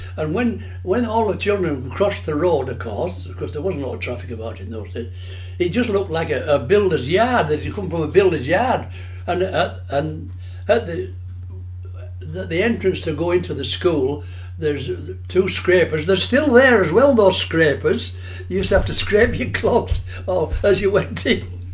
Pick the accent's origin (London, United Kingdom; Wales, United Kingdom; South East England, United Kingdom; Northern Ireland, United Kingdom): South East England, United Kingdom; Fleet; born there; also born or lived in Cartmel; And she moved up, say, from where I was born down in Fleet, and then I stayed with my grandma for 2 or 3 years, and then when she finally got sort of settled in Carmel, because you see, the whole family came from Carmel originally.